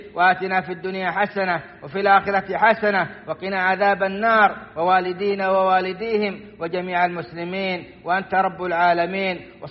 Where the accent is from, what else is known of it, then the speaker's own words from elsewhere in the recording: Saudi Arabia; وأدم على بلادنا السعودية أمنها وإيمانها وقيادتها والخيرات في أرجائها